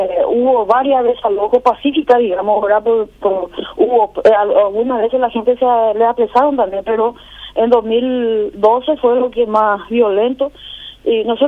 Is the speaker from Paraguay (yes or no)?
yes; Paraguay; como paraguayo estamos